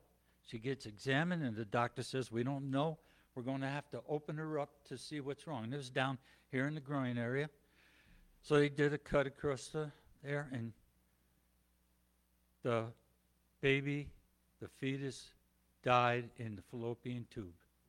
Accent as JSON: {"language": "English", "region": "New Jersey", "country": "United States", "tie": "born or raised there", "said": "And born and raised in Jersey, across the river from New York City. Grew up in a Lutheran church, went to church my whole life."}